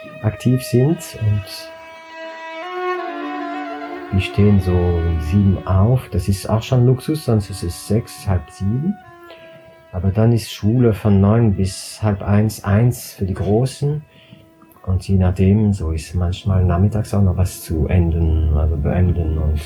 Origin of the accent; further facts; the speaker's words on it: Strasbourg, Grand Est, France; Ich komme aus Straßburg her, aus dem Elsass, aus Straßburg, aus der schönen Stadt Straßburg.